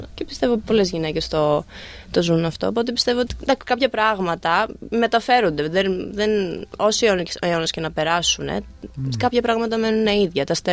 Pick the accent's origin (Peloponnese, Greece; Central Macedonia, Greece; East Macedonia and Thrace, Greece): Peloponnese, Greece; Velo; now in Melbourne, Australia; Ήρθα από το Βέλο Κορινθίας πριν 10 χρόνια. Μετακομίσαμε με την οικογένειά μου πρώτα στη Νότια Αυστραλία